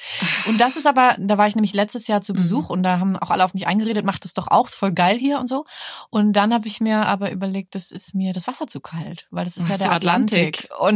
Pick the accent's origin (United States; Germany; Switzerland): Germany; Hamburg; now in Berlin, Germany; Ich mag Hamburg auch. Ist ja meine Heimatstadt. Ich mag auch Berlin, deswegen meine Wahlheimat und so.